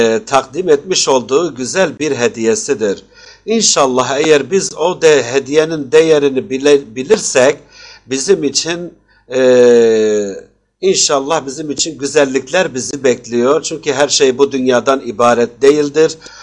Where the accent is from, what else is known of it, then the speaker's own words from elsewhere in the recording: Adana, Turkey; now in Mersin, Turkey; köken olarak kökümüz Mardin'den gelmektedir. Doğma büyüme de Adanalıyız. Yani Adana'da doğduk, büyüdük. 1980 yılında dünyaya gelmişim. Yaklaşık 5-6 seneden beri de Mersin'de